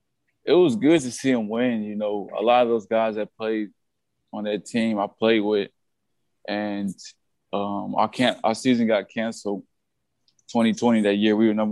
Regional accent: Frankfort, Illinois, United States; So I'm from a suburb called Frankfort. I grew up in Frankfort, Illinois.

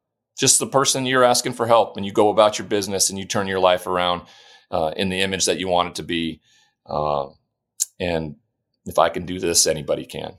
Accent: Montana, United States; now in Connecticut, United States; there's not too many people on my block here in Connecticut or in my home state of Montana that could ever say that.

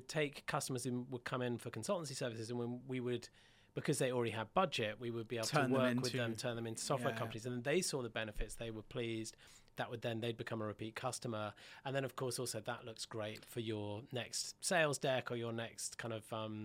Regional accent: Yorkshire and the Humber, United Kingdom; I grew up in Yorkshire, so I've always sort of had a natural tightness.

